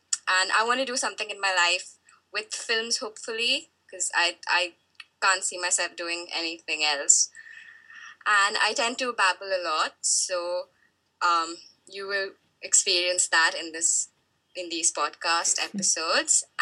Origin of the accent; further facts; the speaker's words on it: Kolkata, West Bengal, India; also born or lived in United Arab Emirates; And I'm from Calcutta, India, but I also partially live in the UAE. That's where I went to school.